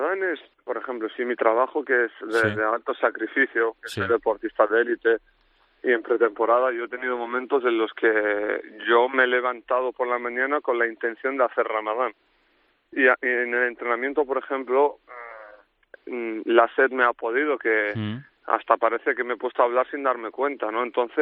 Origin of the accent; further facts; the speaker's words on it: Tetouan, Tanger-Tetouan-Al Hoceima, Morocco; Yo de Tetuán, plenamente.